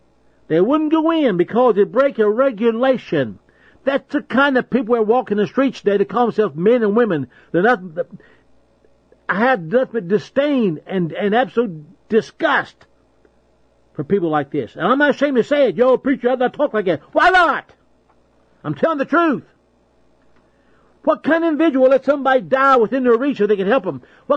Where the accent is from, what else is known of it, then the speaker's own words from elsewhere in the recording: West Virginia, United States; I was born and reared in West Virginia, of all places. We are a little podunk state with a mean half people in the whole state.